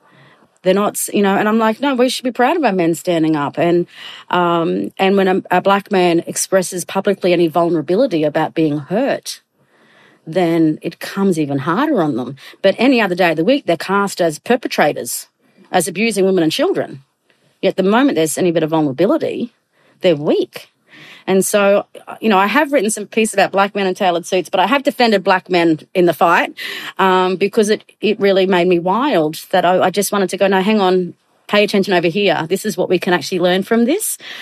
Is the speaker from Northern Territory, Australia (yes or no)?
no; Queensland, Australia; I'm proud Queenslander when it comes origin time